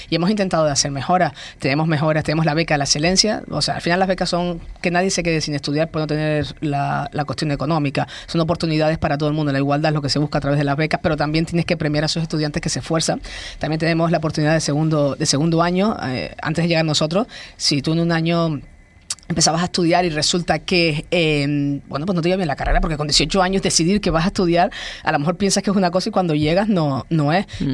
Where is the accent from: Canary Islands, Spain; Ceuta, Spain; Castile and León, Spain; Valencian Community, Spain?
Canary Islands, Spain; Lanzarote; Yo vengo también de una isla menos poblada, de Lanzarote